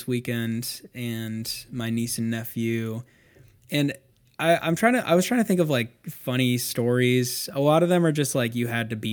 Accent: London, United Kingdom; now in Ohio, United States; Like when I grew up in London and color had a U in it. Now I'm in Ohio.

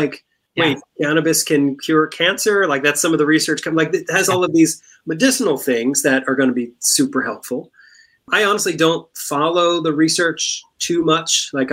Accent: Pennsylvania, United States; And I'm from Pennsylvania, so we don't have those irrigation pivot things

